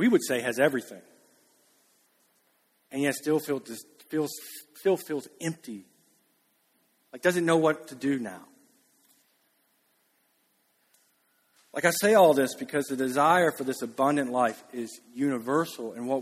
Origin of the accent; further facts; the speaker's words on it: Alabama, United States; It was just Alabama smart, right? Which, I'm from Alabama, I can say that.